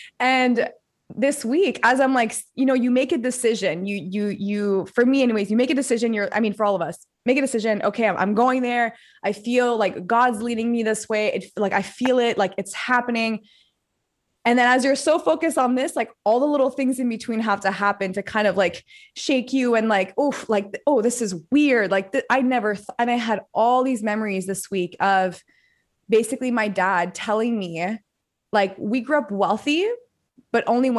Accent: Canada; So I incorporated a new company in Austin, planning my move there as a Canadian.

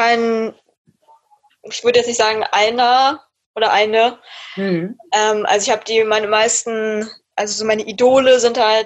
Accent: Kleinmachnow, Brandenburg, Germany; now in Cologne, Germany; Ja, also ich bin geboren in Klemmachnow und auch groß geworden. Das ist so am Rand von Berlin. Aber habe dann auch vor meinem Umzug nach Köln auch so ein Jahr in Berlin gewohnt.

